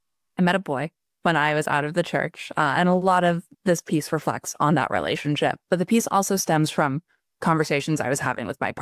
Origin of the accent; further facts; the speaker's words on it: Provo, Utah, United States; now in London, United Kingdom; I grew up in Provo, Utah. I have been living in London for too long now, frankly. I can't handle the rain anymore.